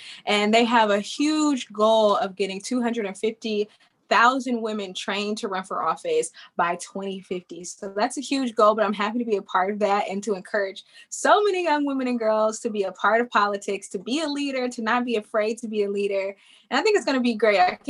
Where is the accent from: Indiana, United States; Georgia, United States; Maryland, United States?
Georgia, United States; moved away as an adult; also born or lived in Kentucky; now in Washington, D.C., United States; actually moved to DC about 5 years ago to pursue a career in politics, but I'm originally from Georgia, even though I'm a military kid and I was born in Kentucky.